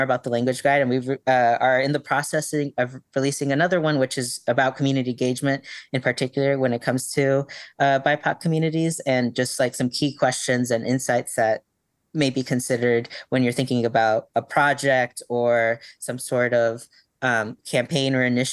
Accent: California, United States; just because of where I grew up in California and thinking about prescribed burning

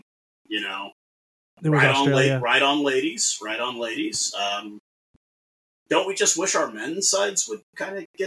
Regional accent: Brampton, Ontario, Canada; a born Canadian, born just outside of Brampton, but I grew up in Brampton, Ontario, Canada. It was a very large immigrant community.

